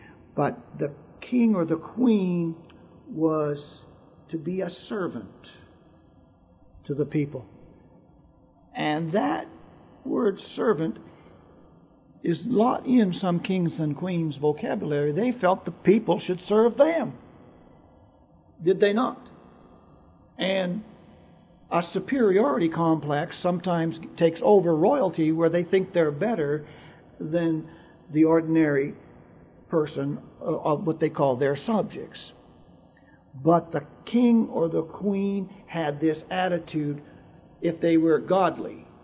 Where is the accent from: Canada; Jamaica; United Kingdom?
Canada; also born or lived in United States; Growing up in Canada, I had a queen. Just about the whole of my life in Canada, I lived under the queen. Now, for the first year of my life, I was in the United States